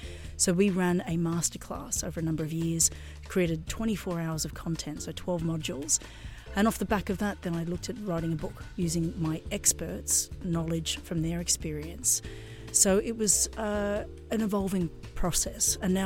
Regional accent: Sydney, New South Wales, Australia; also born or lived in London; now in Ibiza, Spain; And I'd come from London, although I'm from Sydney, Australia.

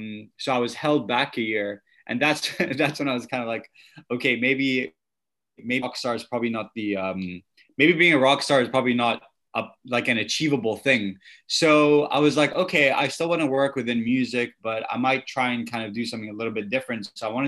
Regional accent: Oman; moved away as an adult; now in Scotland, United Kingdom; So I'm originally from Oman. I moved to Scotland when I was 18. So I'm 28 now, so that's about 9-10 years I've been in Scotland.

